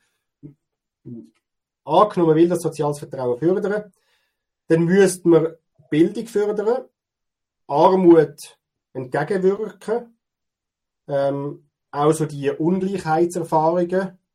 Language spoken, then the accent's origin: German; Zug, Switzerland; Also ich komme jetzt aus dem Kanton Zug und ja, die Mietpreise sind bei uns ein Problem.